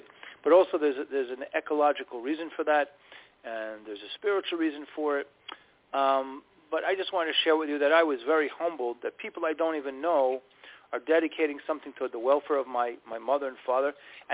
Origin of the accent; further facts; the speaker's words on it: Brooklyn, New York, United States; we're two dudes from Brooklyn.